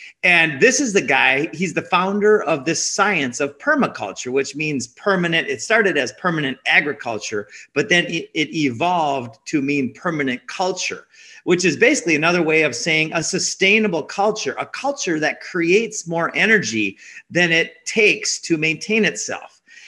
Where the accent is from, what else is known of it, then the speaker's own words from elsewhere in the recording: Minnesota, United States; So I grew up in Minnesota on a lake.